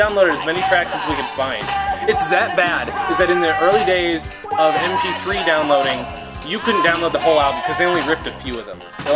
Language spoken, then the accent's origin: English; Germany; My parents rented the videos because I grew up in Germany, so absolutely nothing was up to date.